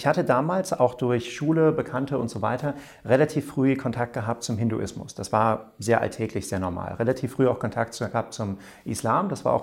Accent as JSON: {"language": "German", "country": "Germany", "tie": "born there", "said": "Also ich bin in Deutschland geboren, meine Eltern sind auch Deutsche"}